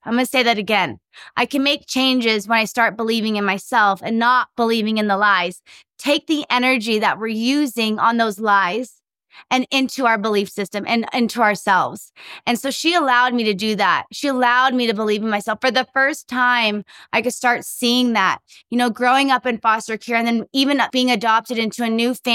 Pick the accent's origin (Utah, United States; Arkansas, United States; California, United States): California, United States; San Diego; whenever I go back to San Diego, which is where I'm from San Diego, I was raised in San Diego.